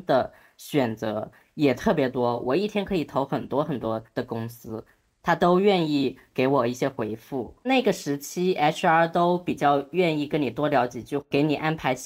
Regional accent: southern China, China; 我来自于南方的一个农村地区，我的父母是农民工

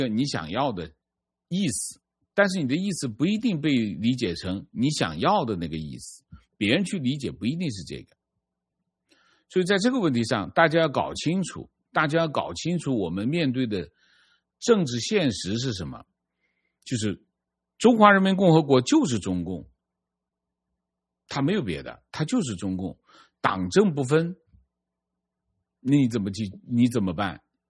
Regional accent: China; 我也是中国人，我真心热爱这片土地，

